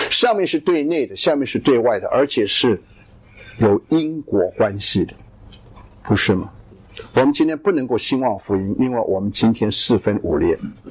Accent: Meixian, Guangdong, China; 我是广东梅县，那在我们的家乡，

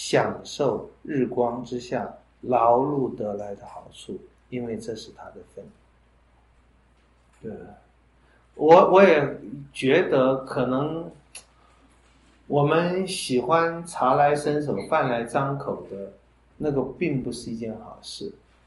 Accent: China

